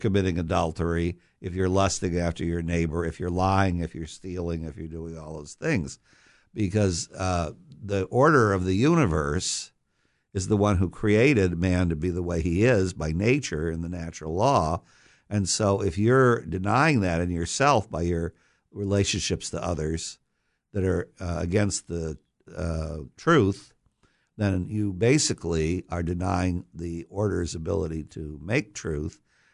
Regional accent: Redondo Beach, California, United States; also born or lived in Florida / Westminster; Oh, 5 years of my life as a child, I grew up in Redondo Beach. Then we moved to Florida. My father was an Air Force colonel. And then we moved back to Westminster. So in all those places, I was a beach person.

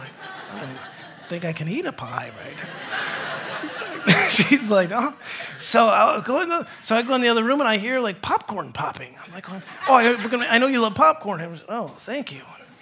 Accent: New York, United States; I grew up in New York, she grew up in Mobile, Alabama.

